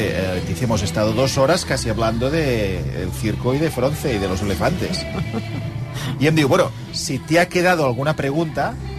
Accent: Sabadell, Catalonia, Spain; Perquè és de Sabadell, jo també sóc de Sabadell.

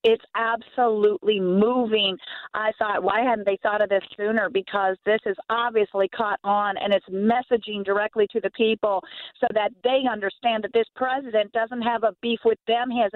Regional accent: Iran; This isn't what we had when I was growing up in Iran.

